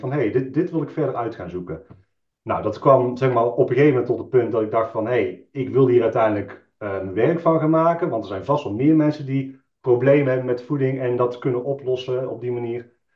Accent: Tilburg, North Brabant, Netherlands; 33 jaar. Ik kom uit Tilburg.

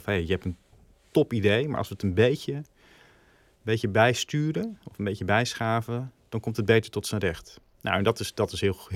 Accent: East Netherlands, Netherlands; we komen uit Arnhem met het bedrijf. We zijn van origine, zeg maar, komen uit het oosten als mens.

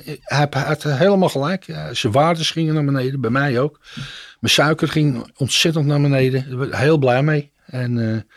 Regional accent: Netherlands; Ik zeg, geen buitenlandse. Ik zeg, ik ben Nederlander, ik wil KPN.

